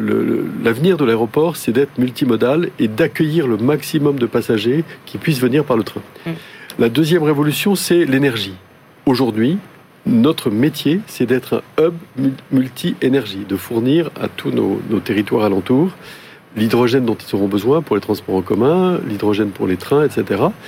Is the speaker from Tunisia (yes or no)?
no; France; en tant que Français